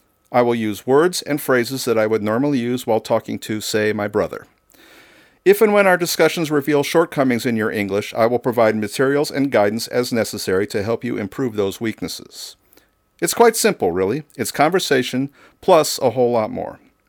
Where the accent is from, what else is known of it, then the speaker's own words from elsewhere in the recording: Chicago, Illinois, United States; moved away as an adult; now in Krakow, Poland; I'm an American who hails from Chicago, where I enjoyed a very nice career as a professional musician and part-time music teacher. However, one day I visited Krakow and fell in love with the city, so much so that I decided to make it my new home.